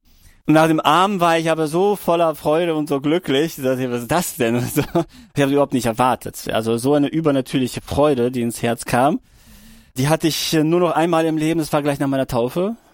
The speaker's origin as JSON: {"language": "German", "country": "Kyrgyzstan", "tie": "born or raised there", "moved": "yes", "lives_now": "Germany", "said": "Also ich bin dann in der Sowjetunion geboren, aufgewachsen in Kirgisien in Deutschland."}